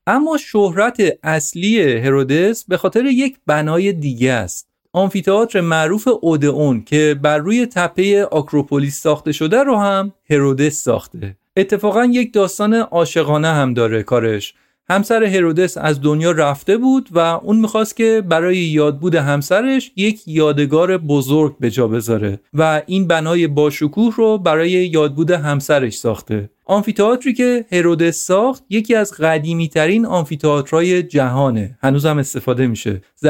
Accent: Iran; یونانی ها از من پرسیدن که اهل کجا هستی و من گفتم ایرانی هستم.

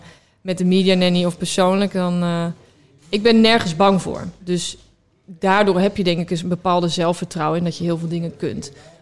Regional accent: Groningen, Netherlands; Ik kom uit Groningen, ik ben hartstikke nuchter.

